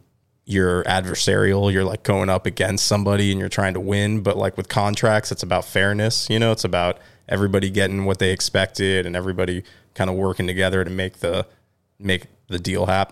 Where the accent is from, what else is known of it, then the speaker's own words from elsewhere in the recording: Tampa, Florida, United States; Yeah, I'm born and raised in Tampa. I went to law school in Chicago, but then I came back.